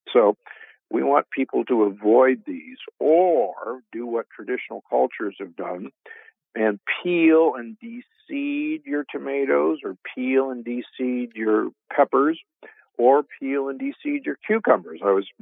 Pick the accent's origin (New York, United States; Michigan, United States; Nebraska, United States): Nebraska, United States; Omaha; growing up in Omaha, Nebraska, which at that time hosted the world's largest stockyards